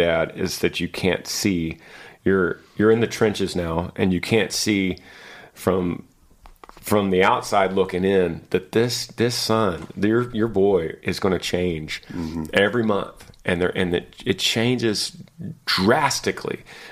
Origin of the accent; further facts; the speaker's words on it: Laramie, Wyoming, United States; I'm from Laramie, Wyoming. I'm 21 years old, a junior at the University of Wyoming, studying wildlife biology and management.